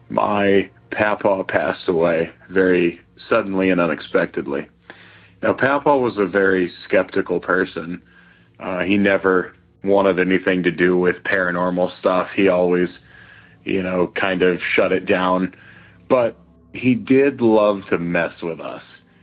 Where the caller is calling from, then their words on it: Indianapolis, Indiana, United States; Hey, guys. This is … I'm calling from Indianapolis.